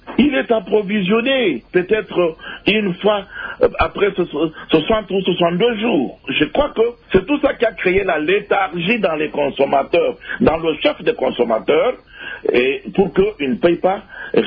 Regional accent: DR Congo; Je suis Congolais, j'ai vécu dans ce pays

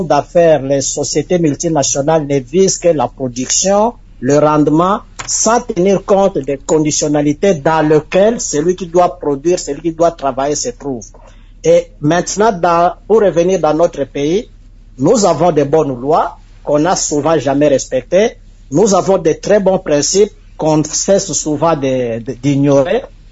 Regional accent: DR Congo; chez nous, en République démocratique du Congo

